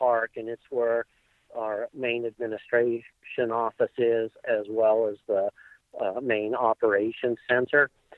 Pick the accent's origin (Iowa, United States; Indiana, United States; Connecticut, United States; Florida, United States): Iowa, United States; Newton; Yeah, no, I grew up in Newton, Iowa, and I worked for Jasper County Conservation Board.